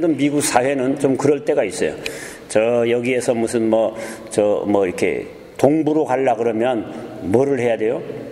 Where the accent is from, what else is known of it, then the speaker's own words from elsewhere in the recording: South Korea; 난 한국 사람이라 한국말밖에 모르니까 한국말을 계속 하겠습니다.